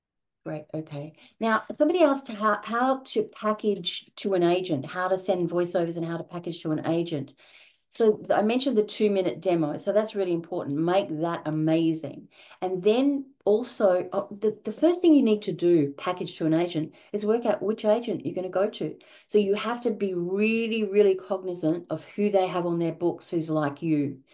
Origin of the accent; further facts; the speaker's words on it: Australia; I'm an Australian narrator